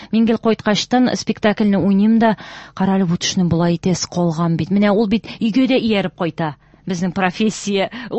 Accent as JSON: {"language": "Tatar", "town": "Menzelinsk", "region": "Tatarstan", "country": "Russia", "tie": "born there", "said": "мин инде Минзәләдә туганмын. Безнең элек инде авылыбыз Минзәлә районына кергән булган 87 елга кадәр, аннан соң Тукай районына күчкән. Мин инде Минзәлә кызы дип тә әйтергә булам."}